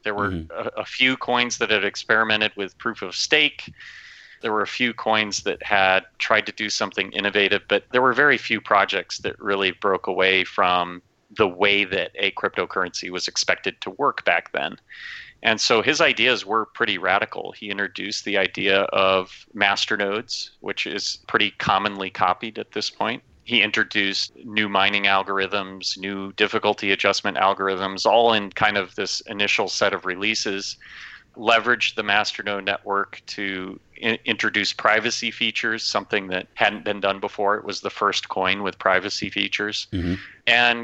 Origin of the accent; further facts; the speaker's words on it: Minnesota, United States; I grew up in Minnesota.